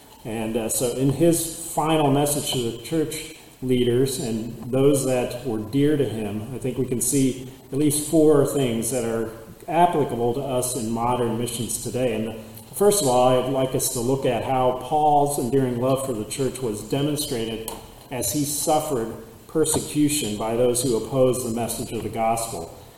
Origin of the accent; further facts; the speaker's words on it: United States; And we have the blessing to have been born and raised in America.